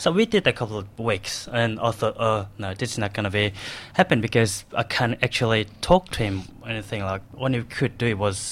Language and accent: English; Australia; accent: Australian; if I go overseas, people they pick my Australian accent from my Korean accent plus.